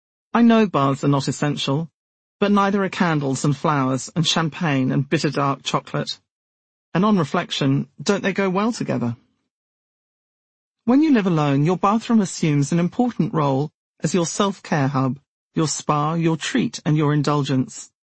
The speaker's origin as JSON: {"language": "English", "region": "England", "country": "United Kingdom", "tie": "born or raised there", "said": "When I was growing up in England, showers barely existed and were considered quite exotic."}